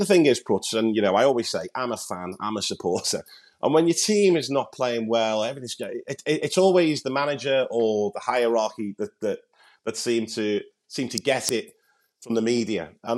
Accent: North West England, United Kingdom; I think the thing with Crew is, obviously I'm from the Northwest.

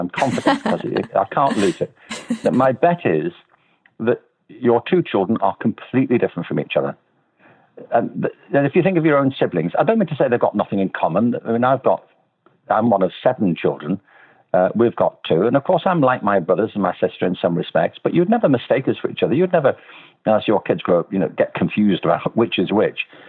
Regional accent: Liverpool, North West England, United Kingdom; I'm from Liverpool.

